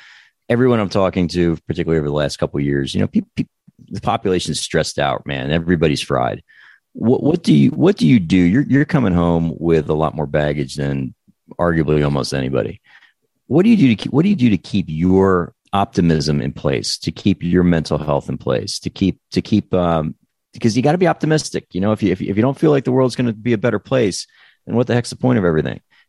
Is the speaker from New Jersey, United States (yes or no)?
yes; New Jersey, United States; I mean, I grew up in New Jersey, and we went to New York in the 1980s and early 1990s.